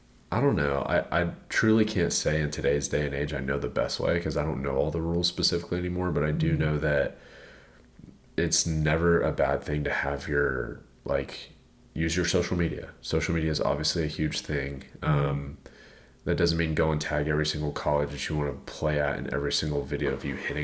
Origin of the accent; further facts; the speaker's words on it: Houston, Texas, United States; I grew up in Houston longer than you did.